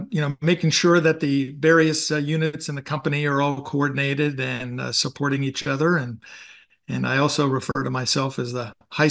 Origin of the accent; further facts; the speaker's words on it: Pennsylvania, United States; Okay, well, very quickly, I grew up in Western Pennsylvania